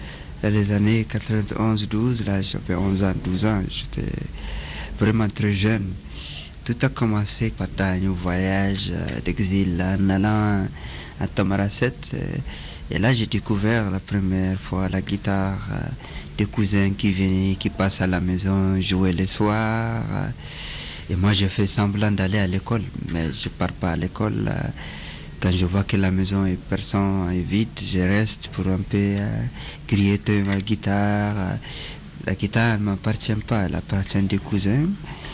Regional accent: Agadez, Niger; je viens du nord d'Agadez, du Niger

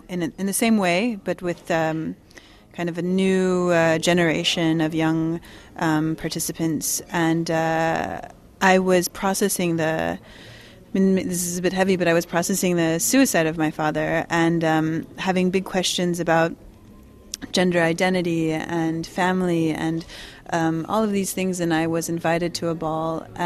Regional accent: Midwest, United States; I come from the Midwest.

